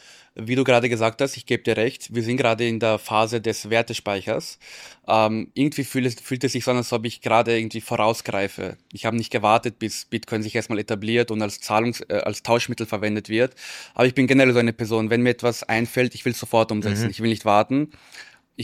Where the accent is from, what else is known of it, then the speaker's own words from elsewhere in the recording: Vienna, Austria; Ich bin Wiener, ich bin hier geboren, hier groß gewachsen. Ich liebe Wien